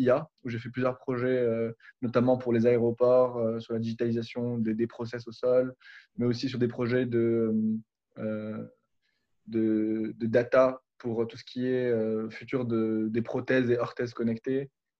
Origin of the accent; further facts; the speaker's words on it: Morocco; now in France; j'ai dû trouver un boulot pour rester en France parce que je suis marocain d'origine.